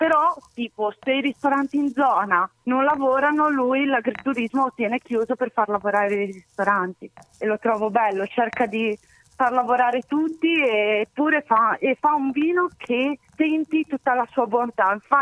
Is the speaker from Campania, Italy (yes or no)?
no; Liguria, Italy; also born or lived in Tuscany; volevo tornare invece nella mia terra d'origine, in Liguria